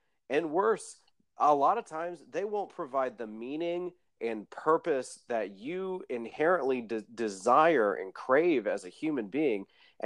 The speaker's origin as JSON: {"language": "English", "town": "Charlotte", "region": "North Carolina", "country": "United States", "said": "I'm from North Carolina, so from Charlotte."}